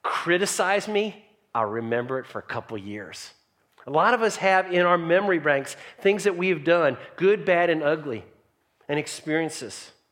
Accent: Nashville, Tennessee, United States; I was raised in a Jewish family, so I grew up in Nashville, Tennessee. And as a Jewish kid, I went to synagogue every Saturday.

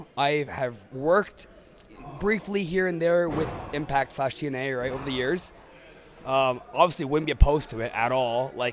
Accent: Canada; as a Canadian wrestler, our biggest thing is getting a visa, right?

